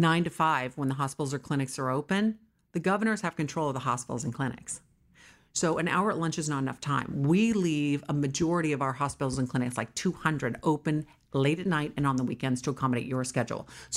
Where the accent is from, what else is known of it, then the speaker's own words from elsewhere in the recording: New York, United States; now in California, United States; And I am a New Yorker, but a California girl.